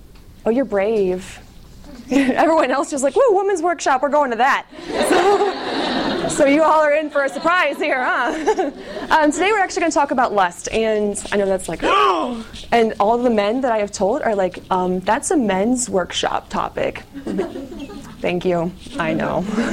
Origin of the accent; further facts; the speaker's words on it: United States; The first one is I'm from America. You'll get over it. It'll be all right.